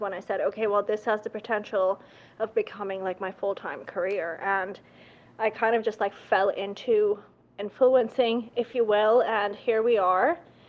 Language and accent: English; Pakistan; moved away as an adult; now in United States; I grew up in Pakistan. I came to the U.S. as an international student. I've been in the U.S. since 2006.